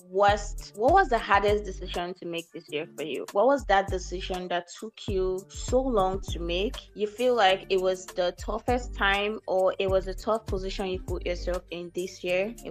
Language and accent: English; Owerri, Imo, Nigeria; I'm from Imo State, Owerri West.